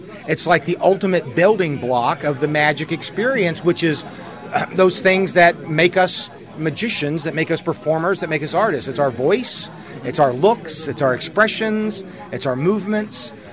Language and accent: English; Kentucky, United States; I grew up in Kentucky, but the guys I hung out with, Mike Woodward and Paul Emick and all those guys, they would always go down to Gatlinburg.